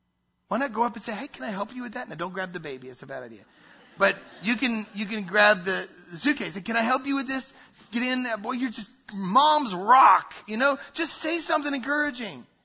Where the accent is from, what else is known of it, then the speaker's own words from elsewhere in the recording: the South, United States; I'm from the South, so I learned this in the South.